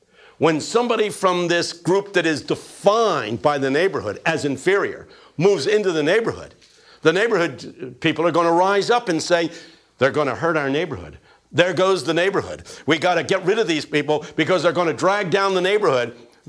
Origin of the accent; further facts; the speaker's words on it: Philadelphia, Pennsylvania, United States; I grew up in West Philadelphia, and I learned how to walk, man.